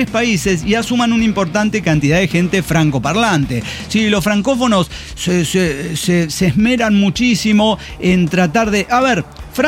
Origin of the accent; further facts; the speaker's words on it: Guanajuato, Mexico; a mí me vale verga, soy de Guanajuato.